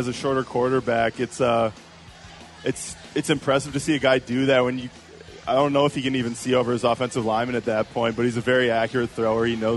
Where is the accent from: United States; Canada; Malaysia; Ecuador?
Canada